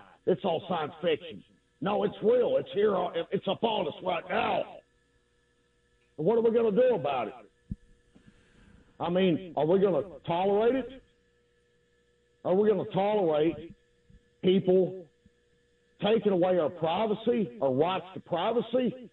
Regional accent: Wisconsin, United States; accent: Southern drawl; I know I talk with this old Southern drawl and all that stuff, but I'm actually smarter than I sound. Okay. I'm originally from Wisconsin

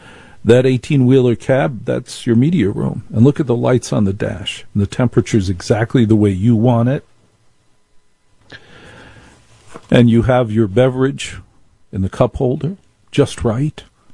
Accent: New Jersey, United States; Because, you know, I was raised in North Jersey, and everything's a deal.

